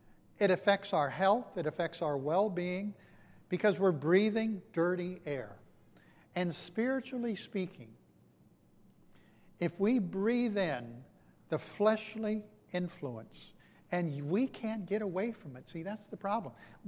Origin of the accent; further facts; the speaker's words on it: Long Beach, California, United States; about my growing up in Long Beach